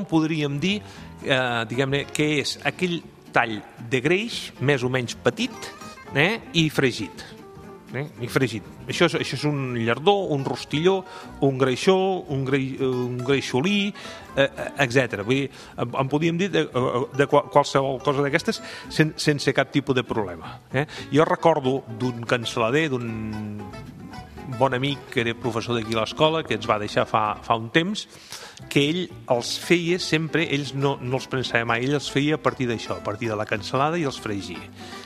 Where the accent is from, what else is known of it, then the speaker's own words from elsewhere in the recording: Catalonia, Spain; now in Barcelona, Spain; sobretot per la meva procedència, sobretot de Terres de Ponent, jo soc de la Conca Barberà, i allà, vull dir, en diuen llardons, i aquí a Barcelona també, que fa molts anys que hi estic